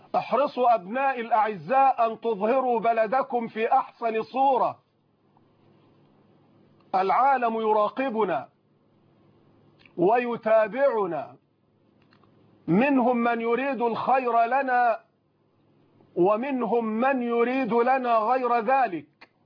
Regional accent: Egypt

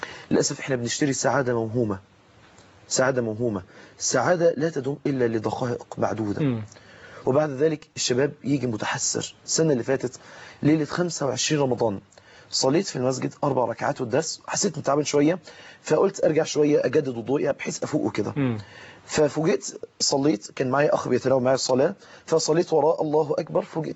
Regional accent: Mansoura, Dakahlia, Egypt; كتير جدا من امهات عندنا في المنصوره بيشتكوا

